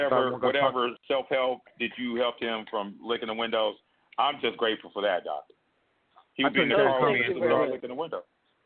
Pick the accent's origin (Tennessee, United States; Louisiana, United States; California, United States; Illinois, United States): Tennessee, United States; Nashville; another friend who I grew up with here in Nashville